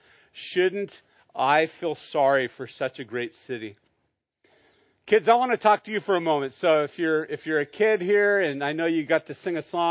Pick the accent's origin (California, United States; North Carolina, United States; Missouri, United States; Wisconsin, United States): California, United States; Santa Barbara; I grew up in Santa Barbara, and I used to go to Hollister Street. Hollister Street was in Goleta